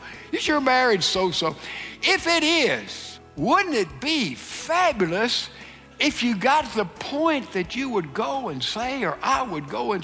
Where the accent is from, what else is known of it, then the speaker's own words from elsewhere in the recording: Mississippi, United States; is a town in Mississippi, my home state.